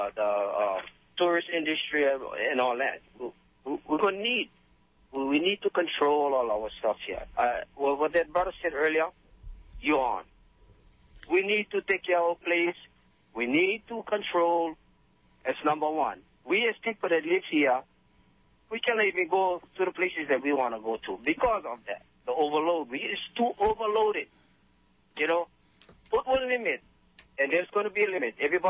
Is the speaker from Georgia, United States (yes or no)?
no; Tennessee, United States; I'm from Tennessee.